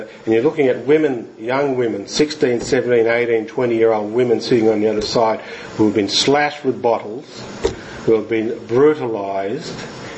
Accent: Australia; I grew up in the Aboriginal community.

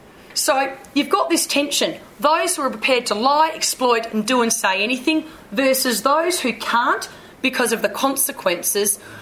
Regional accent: Australia; that would worry me as an Australian

